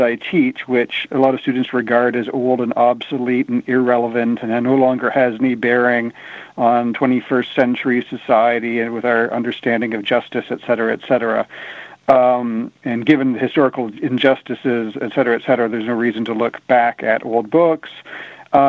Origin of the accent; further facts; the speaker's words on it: Ontario, Canada; also born or lived in Boston, United States; I grew up in Ontario, but I went to school at Harvard in Boston.